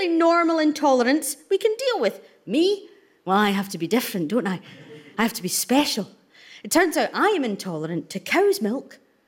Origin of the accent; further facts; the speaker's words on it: Scotland, United Kingdom; People get drunk everywhere, not just in Scotland. And I'm Scottish